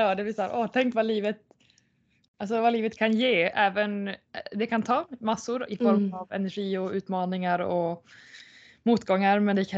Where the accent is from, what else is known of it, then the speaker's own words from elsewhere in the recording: Luleå, Norrbotten County, Sweden; Då jag växte upp i Luleå